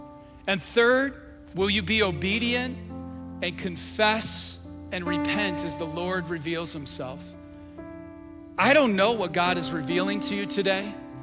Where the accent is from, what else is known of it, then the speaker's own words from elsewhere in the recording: Michigan, United States; now in Florida, United States; I was from Michigan. This happened in northern Michigan.